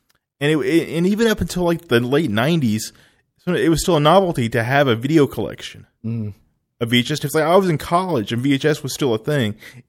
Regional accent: Tupelo, Mississippi, United States; in my hometown, I grew up in Temple, Mississippi, which is the birthplace of … for any people out there who are curious about trivia.

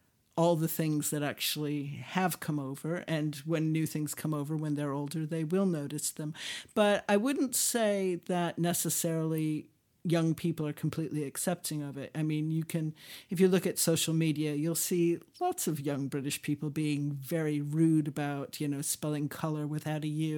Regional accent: United States; now in England; a lot of the rules that I'd been taught at, you know, in school in America as being proper English were not the way people use language over here.

